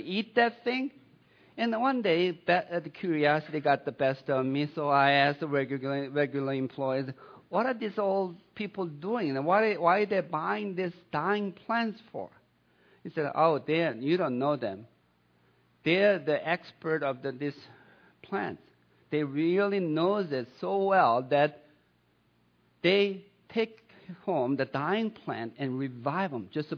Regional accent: Sweden; English is a second language; now in Tucson, United States; After my family left my home country, Sweden, came here, and that was my first job as a cashier at JCPenney.

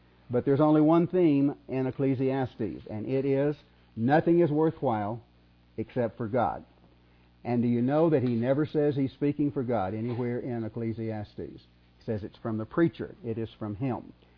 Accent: Arkansas, United States; also born or lived in Georgia; Now, I was raised in Arkansas. I spent my teaching career in Georgia.

